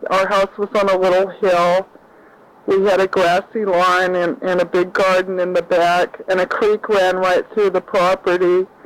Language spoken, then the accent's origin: English; Kodiak, Alaska, United States; I was born in Kodiak at the Griffin Memorial Hospital on May I'm almost forgetting my birthday. On May 16th, 1951, I grew up as the oldest child